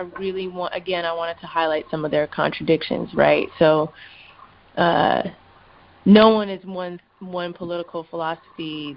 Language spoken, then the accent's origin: English; California, United States; And I was like, yo, I'm from the Bay